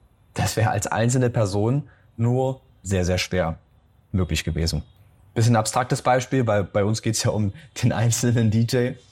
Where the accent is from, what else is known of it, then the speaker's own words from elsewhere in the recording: Germany; ich dann sage, ich komme aus Deutschland